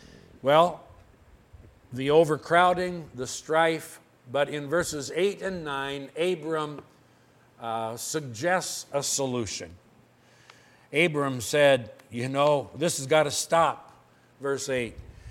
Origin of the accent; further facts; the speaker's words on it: Oklahoma, United States; Growing up in Oklahoma, we used to see, and you perhaps have seen it here, we have a lot of hot weather down there